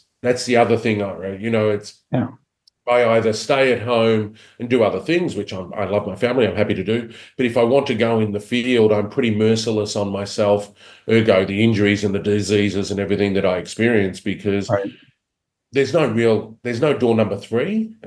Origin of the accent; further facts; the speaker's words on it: Australia; I'm Australian. It's always going to end up that way.